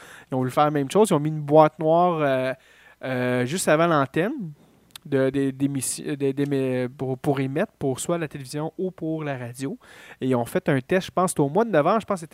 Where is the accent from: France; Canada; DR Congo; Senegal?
Canada; je sais, même si on est Canadien